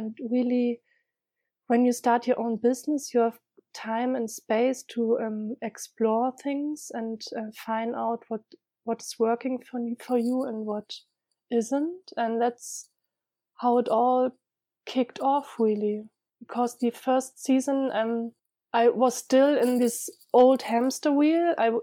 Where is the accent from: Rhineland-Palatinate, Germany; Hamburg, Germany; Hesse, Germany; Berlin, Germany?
Hamburg, Germany; also born or lived in London; I studied in Hamburg in my hometown, and also I did my master's degrees in London